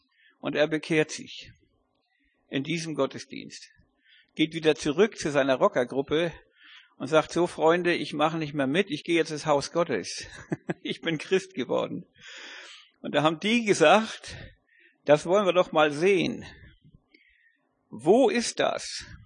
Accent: Flintbek, Schleswig-Holstein, Germany; ich bin in Flintbek aufgewachsen

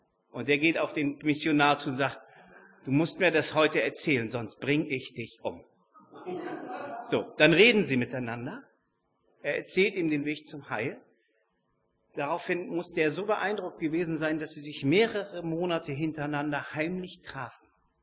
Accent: Northern Germany, Germany; wir sind ja Norddeutsche, wir tragen das nicht so nach außen, nicht?

